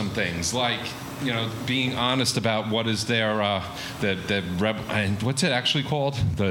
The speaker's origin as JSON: {"language": "English", "region": "New York", "country": "United States", "said": "because obviously I'm from New York too."}